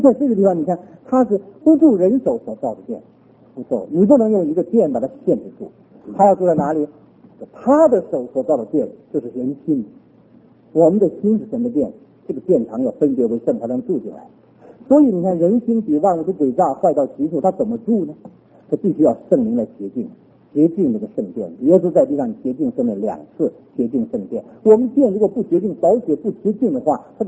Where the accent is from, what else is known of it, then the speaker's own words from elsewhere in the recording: Northeast China, China; 我是东北人，你拿吃东西来说，我东北人吃馒头的啊，我的母亲四川人吃辣椒的啊。我的妻子福建人吃甜的，我的媳妇浙江人吃咸的